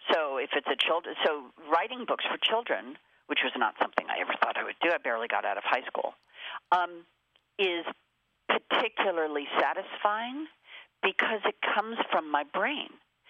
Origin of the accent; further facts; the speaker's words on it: Los Angeles, California, United States; I am born and raised in Los Angeles, so it has been